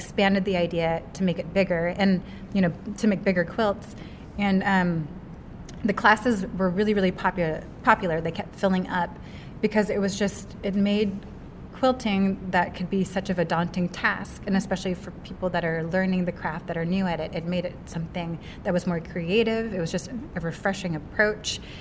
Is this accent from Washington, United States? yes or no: yes; Seattle, Washington, United States; so I'm from Seattle, like my last collection was called Loyal Heights, which is a neighborhood in Seattle